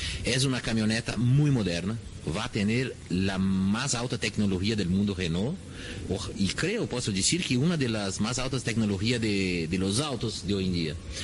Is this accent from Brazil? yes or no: yes; Curitiba, Paraná, Brazil; Spanish is a second language; moved away as an adult; now in Chile; Primero que salí de Curitiba, mi primera vez de mi vida que salí de mi ciudad y fui a vivir en otro país. Y yo no hablaba nada de español, sigo no hablando, la verdad, ¿no?